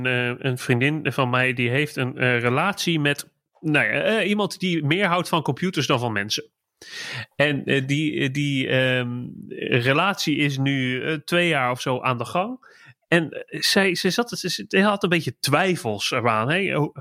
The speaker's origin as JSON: {"language": "Dutch", "town": "Gouda", "region": "South Holland", "country": "Netherlands", "tie": "born or raised there", "said": "Ik ben in Gouda opgegroeid en geboren."}